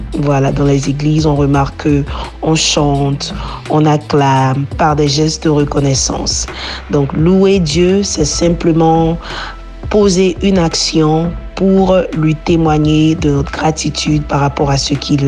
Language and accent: French; Côte d’Ivoire; Et aux couleurs africaines, particulièrement de ma terre natale, la Côte d'Ivoire.